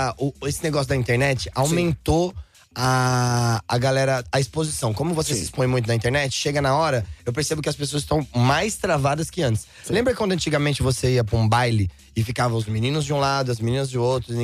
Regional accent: Brazil; não é só porque eu sou brasileiro que eu não entendo as coisas não

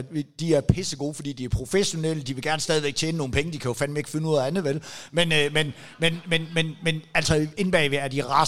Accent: Jutland, Denmark; jeg kommer fra Jylland, ikke?

